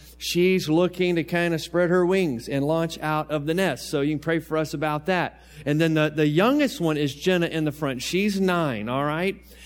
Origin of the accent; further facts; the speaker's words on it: Newport News, Virginia, United States; As Brent said, I grew up in Newport News. My folks moved there when I was a year old. And my dad worked at the shipyard for over 40 years there in Newport News.